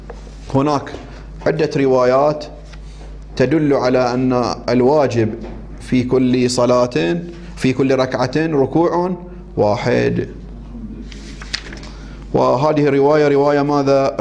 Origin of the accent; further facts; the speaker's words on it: Bahrain; شو عندنا في البحرين؟